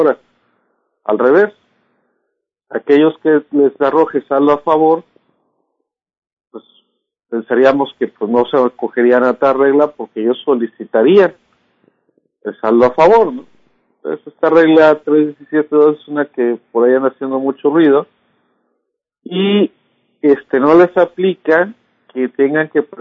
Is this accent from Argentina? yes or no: no; Mexico; o como buenos mexicanos, día lunes, que se vence la presentación